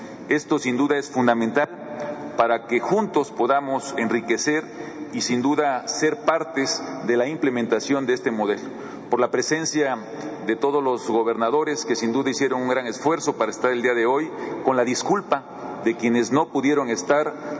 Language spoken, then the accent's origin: Spanish; Oaxaca, Mexico; Como oaxaqueño me da mucho gusto